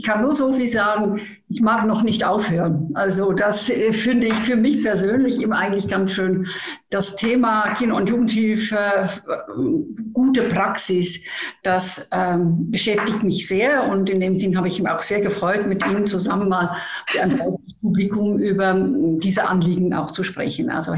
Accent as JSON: {"language": "German", "country": "Netherlands", "second_language": "German", "said": "Aber irgendwoher bin ich immer noch Holländerin. Ich komme ja eigentlich aus Holland."}